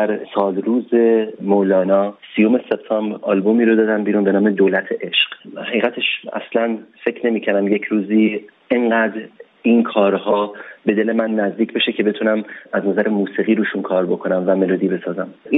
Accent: Iran; ولی ایرانی و هم وطن خودم رو اونجا ندیدم

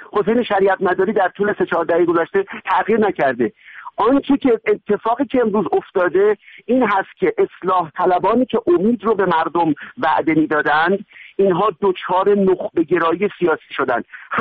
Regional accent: Iran; born or raised there

